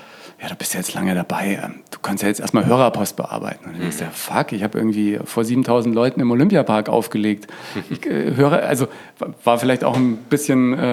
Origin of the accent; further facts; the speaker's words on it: Bavaria, Germany; In Franken aufgewachsen und in Bayern die meiste Zeit gelebt als Teenie